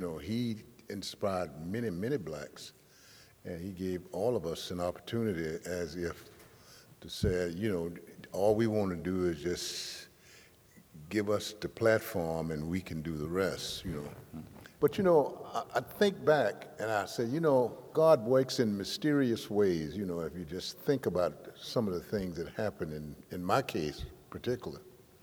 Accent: Mobile, Alabama, United States; I was born in Mobile, Alabama, which was very segregated.

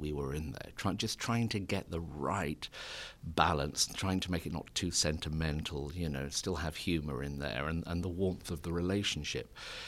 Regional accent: Yorkshire and the Humber, United Kingdom; accent: Yorkshire; I'm not quite so accurate with my Yorkshire accent for American audiences, just for terms of clarity, really, and being understood.

